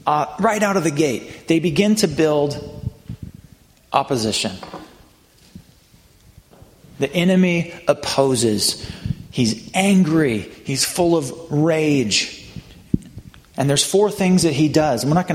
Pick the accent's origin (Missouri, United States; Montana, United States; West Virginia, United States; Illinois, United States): Montana, United States; Missoula; Now, I came from Missoula, Montana. We had foxes around.